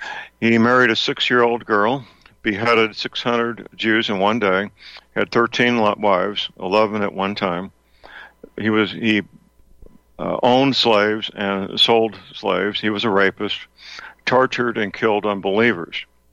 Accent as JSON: {"language": "English", "town": "St. Louis", "region": "Missouri", "country": "United States", "tie": "born or raised there", "said": "My hometown, St. Louis, I believe has 70,000 Muslims at this point in time."}